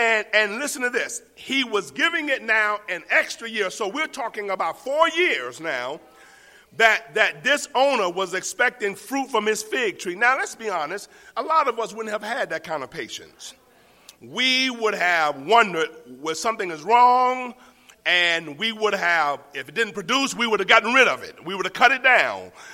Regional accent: Florida, United States; For example, I grew up in Florida, and I never heard an orange struggling to produce a fruit.

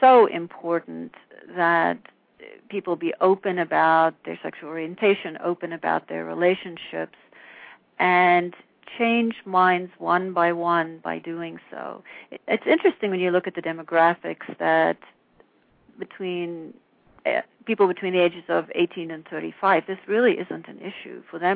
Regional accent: South Africa; As you may know, I'm from South Africa originally.

